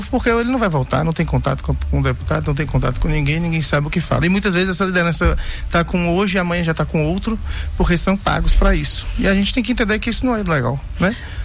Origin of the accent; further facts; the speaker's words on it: Vitória da Conquista, Bahia, Brazil; de fora eu sou de Conquista